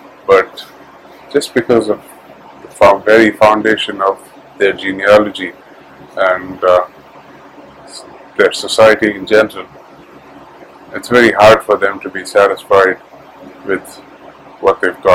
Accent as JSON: {"language": "English", "country": "Oman", "tie": "born or raised there", "also_born_or_lived": "India", "said": "I grew up in Oman, partly in Oman and partly in India."}